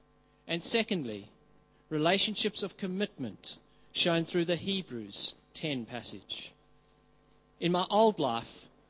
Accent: South Africa; moved away as an adult; now in Australia; Before I moved to Australia as an 18-year-old, as some of you know, I grew up in South Africa.

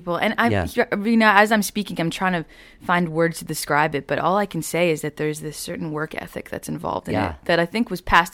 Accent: Winnipeg, Manitoba, Canada; Born and raised in Winnipeg. Yeah, I like to call it the incubator because it's this, you know, it's a small town, but, you know, it's a big town, 700,000 people, but there's no big city around

